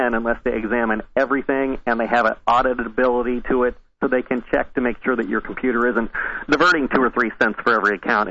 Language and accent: English; Illinois, United States; I grew up in Illinois, and in Illinois it was always Democrats were in trouble.